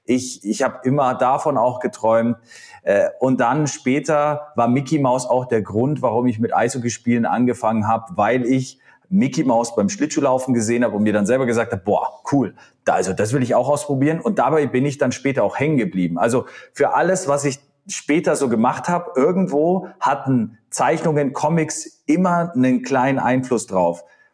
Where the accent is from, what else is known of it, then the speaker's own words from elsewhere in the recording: Bavaria, Germany; ich komme aus Mittelfranken